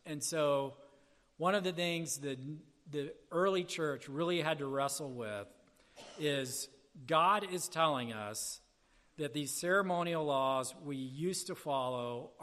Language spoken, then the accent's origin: English; Deep South, United States; I grew up in the Deep South where the Southern Baptists just kind of took it as scripture that Christians can't drink at all, right?